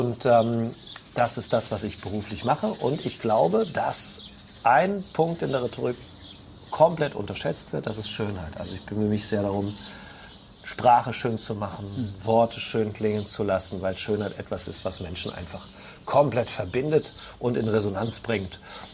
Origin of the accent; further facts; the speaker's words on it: Rhineland-Palatinate, Germany; Also ich komme aus dem Westerwald, ich lebe jetzt in Mittelfranken, ich lebe im ländlichen Raum, ich lebe sehr einfach, ich lebe sehr schlicht